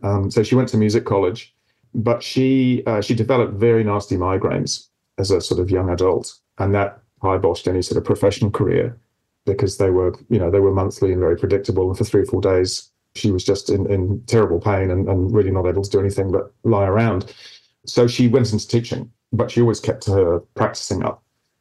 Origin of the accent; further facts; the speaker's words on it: Oxford, South East England, United Kingdom; So I grew up in Oxford in England.